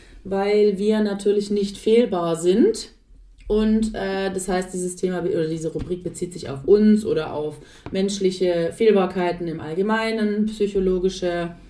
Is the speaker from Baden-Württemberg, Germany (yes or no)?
yes; Dettenhausen, Baden-Württemberg, Germany; also born or lived in Düsseldorf; now in Tübingen, Germany; Ich bin 39 Jahre alt. Ich habe eine 4-jährige Tochter und ich lebe in Tübingen. Ich bin in Dettenhausen aufgewachsen.